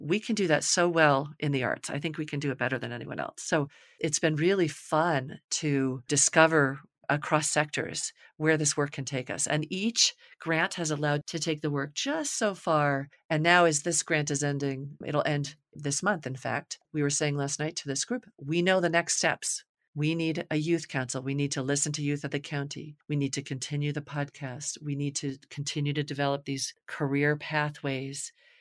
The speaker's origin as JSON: {"language": "English", "region": "New York", "country": "United States", "tie": "born or raised there", "said": "I grew up right on the Hudson River, in the Hudson River Valley."}